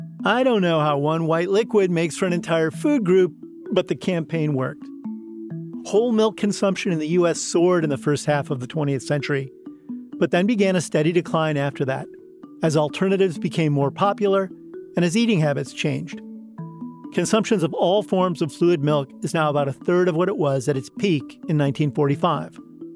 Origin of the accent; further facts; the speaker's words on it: Illinois, United States; I grew up in Northern Illinois, and we would go on family trips to Wisconsin